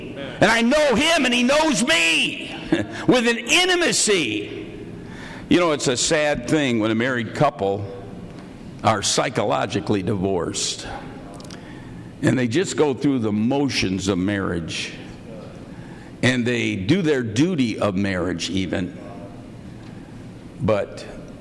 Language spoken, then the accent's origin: English; United States; I couldn't do it. I'm an American. I said, "Get me a chair. Get me a chair,"